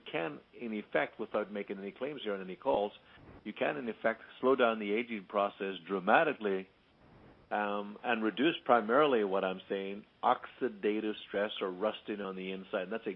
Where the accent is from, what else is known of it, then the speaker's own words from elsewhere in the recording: Ireland; when I was a kid growing up in Ireland.